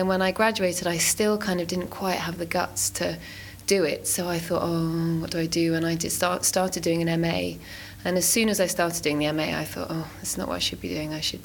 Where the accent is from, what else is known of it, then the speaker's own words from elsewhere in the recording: Gravesend, South East England, United Kingdom; born there; I was born in Gravesend Hospital, and my brother was too, so we were both born there.